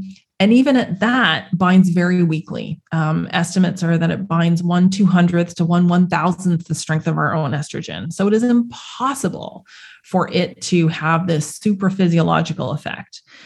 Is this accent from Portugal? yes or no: no; Canada; where I grew up in Canada. I don't think we've ever actually seen a yam.